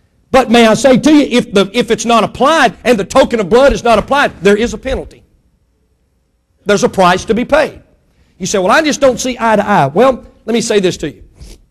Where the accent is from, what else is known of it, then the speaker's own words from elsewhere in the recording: Jackson, Mississippi, United States; I go to Jackson, Mississippi, my hometown.